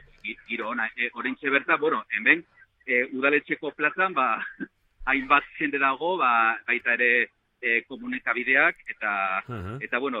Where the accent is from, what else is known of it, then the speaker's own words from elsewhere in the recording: Zizur, Navarre, Spain; Bai, egun pozgarria eta plazerra da bi zizurtar olakoak izatea, gure herrian.